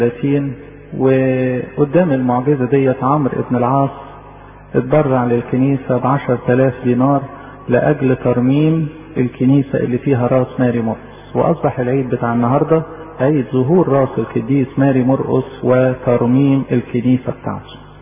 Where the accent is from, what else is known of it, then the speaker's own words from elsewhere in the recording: Egypt; إحنا كمصريين بنشعر إنه لينا انتماء خاص لإنجيل ماري مرقس